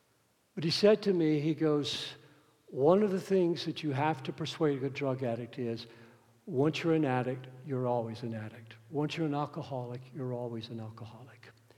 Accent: United States; I'm an American. I am a proud Georgia Bulldog

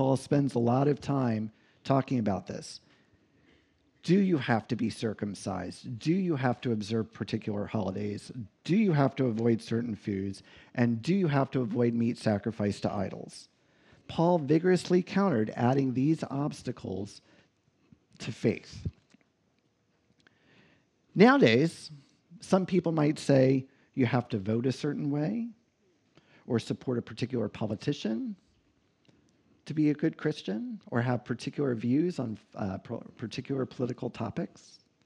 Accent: Delaware, United States; born there; I'm a Yankee, right? I was born in Delaware. My mother calls me the foreigner.

